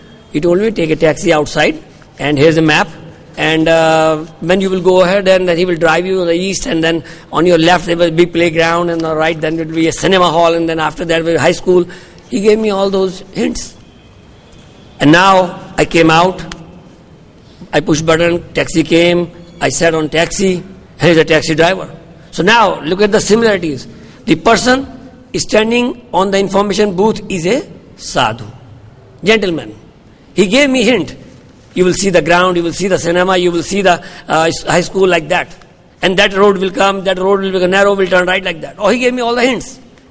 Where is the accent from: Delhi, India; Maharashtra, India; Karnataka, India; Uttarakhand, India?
Uttarakhand, India; Roorkee; I came back with my son to my hometown, Roorkee